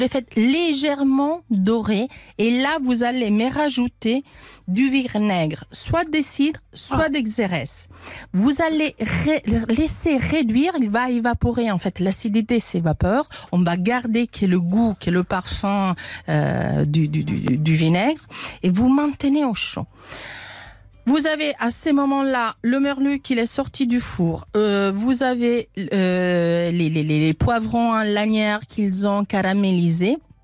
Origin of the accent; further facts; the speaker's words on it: Italy; Non mais je suis italienne